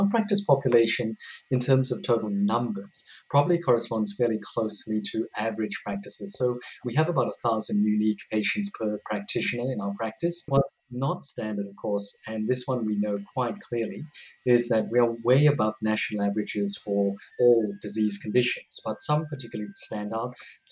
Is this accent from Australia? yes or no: yes; Australia; My parents came to Australia. My father, of course, as a doctor, came here, worked here as a general practitioner. I grew up in Australia, did all my school, most of my school years here, and of course, university at Sydney University.